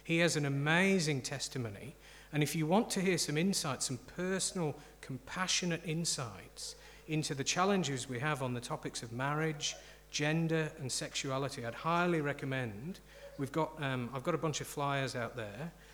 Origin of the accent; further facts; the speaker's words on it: Tasmania, Australia; And I believe today, as Australian Christians, as Tasmanian Christians, we need to have courage to stand up for what God believes.